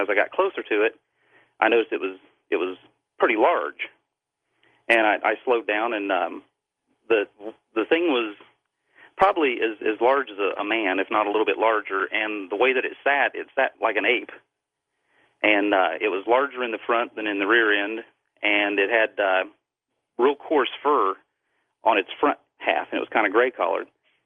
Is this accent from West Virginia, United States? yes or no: yes; West Virginia, United States; And the Mothman thing, I'm from West Virginia, and my wife and I took a trip to Point Pleasant and kind of explored that.